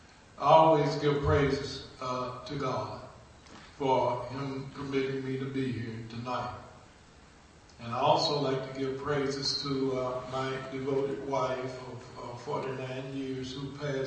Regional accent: East St. Louis, Illinois, United States; I grew up in East St. Louis, Illinois, a poor town, dirt poor town.

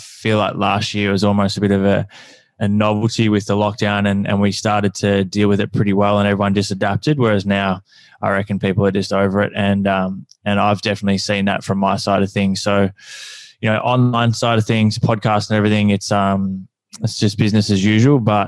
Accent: Horsham, Victoria, Australia; So for me, I grew up in Horsham, Victoria, playing football and basketball.

